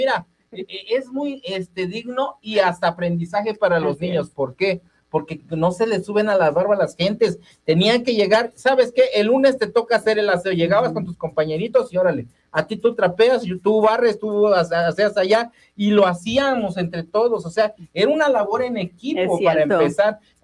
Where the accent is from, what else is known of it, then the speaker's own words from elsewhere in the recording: Tlaltizapán, Morelos, Mexico; Vengo de Tlaltizapán, de las juntas, allá estoy, vivo en las juntas, allá todo, a todo.